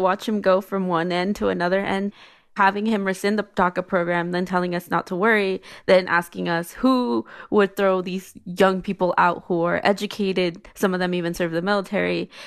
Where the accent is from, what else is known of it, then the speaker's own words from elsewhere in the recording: Utah, United States; I am American. I am and always a Utahn.